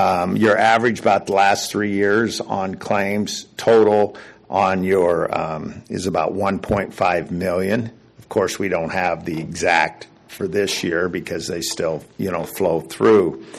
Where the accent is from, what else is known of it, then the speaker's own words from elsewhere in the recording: Lincoln, Nebraska, United States; I'm actually from Lincoln.